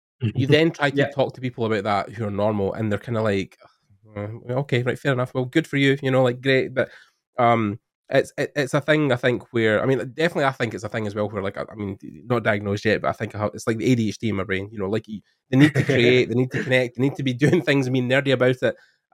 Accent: Scotland, United Kingdom; Growing up in Scotland, it's the same with me here.

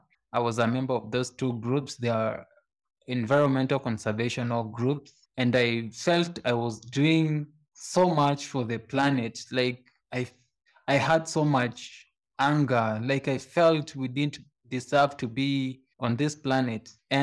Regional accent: Kenya; I am from Kenya, Africa. Kenya is a small country of 55 million people. People are very poor.

